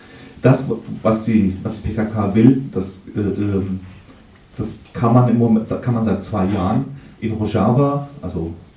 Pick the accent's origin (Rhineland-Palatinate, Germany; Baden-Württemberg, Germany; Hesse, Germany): Hesse, Germany; Rüsselsheim; Es gab in Rüsselsheim, wo ich aufgewachsen bin, Ende der 80er Jahre